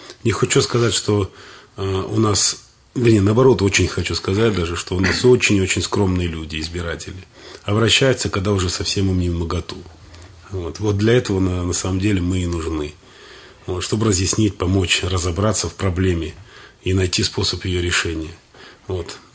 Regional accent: Orenburg Oblast, Russia; Родом я с Урала, с Оренбургской области.

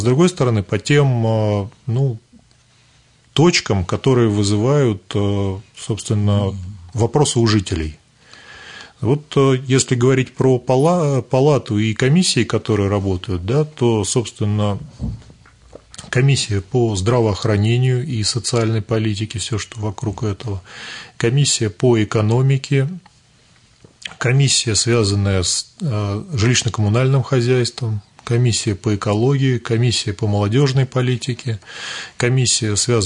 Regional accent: Ramenskoye, Moscow Oblast, Russia; Ну, я родился, вырос в Раменском, учился сначала во второй школе, потом закончил первую школу, закончил МГТУ имени Баумана и вернулся работать на РПКБ, где уже вот 14-й год работаю.

